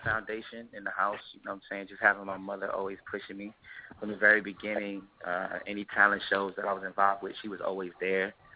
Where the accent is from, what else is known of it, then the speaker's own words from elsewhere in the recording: the South, United States; I grew up in the South